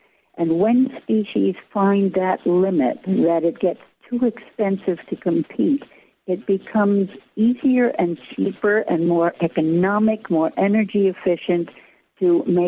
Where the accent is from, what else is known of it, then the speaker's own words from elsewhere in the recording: New York, United States; I also had the privilege of growing up in the Hudson Valley of New York State, with a great deal of freedom to explore the forest and the river shores on my own